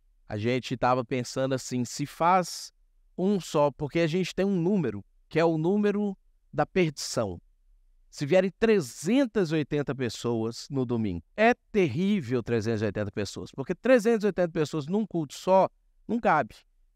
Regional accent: Minas Gerais, Brazil; Videozinho, gente, eu sou mineiro. Quando eu falo no diminutivo, eu não estou menosprezando.

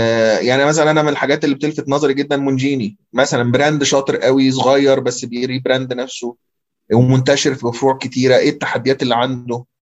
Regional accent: Egypt; انت متخيل كميه السيكتورز اللي عندنا في مصر وكميه التشالنجز اللي فيها

